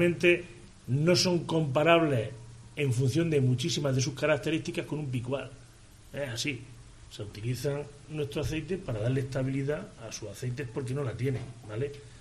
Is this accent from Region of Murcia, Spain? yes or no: no; Chilluévar, Andalusia, Spain; soy de Chillueva y mi pueblo tiene 17.000 hectáreas y aproximadamente 1.400 habitantes.